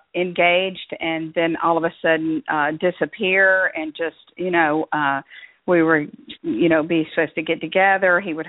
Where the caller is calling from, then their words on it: Atlanta, Georgia, United States; I'm calling from Atlanta.